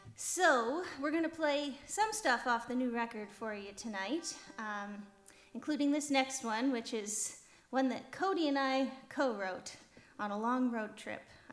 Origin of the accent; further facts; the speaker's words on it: Pembroke, Ontario, Canada; I'm from Pembroke, Ontario, the Ottawa Valley.